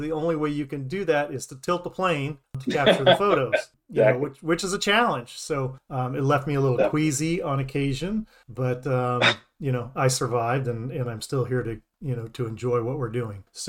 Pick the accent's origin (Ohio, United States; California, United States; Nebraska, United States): California, United States; I grew up in Southern California.